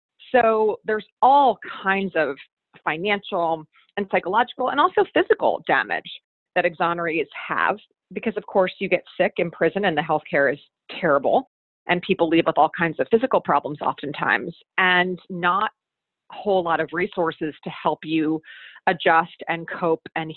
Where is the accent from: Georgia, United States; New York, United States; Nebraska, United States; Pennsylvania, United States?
Pennsylvania, United States; So for example, my home state of Pennsylvania doesn't offer them a dime.